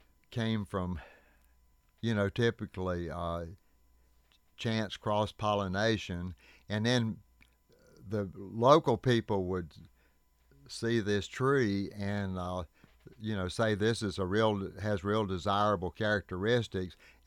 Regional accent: North Carolina, United States; I grew up in Iredell County, and that's near the county seat there, Statesville.

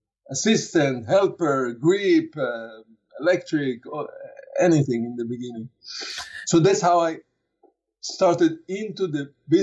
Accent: Jerusalem, Jerusalem District, Israel; moved away as an adult; But I grew up in Israel. I'm from Jerusalem.

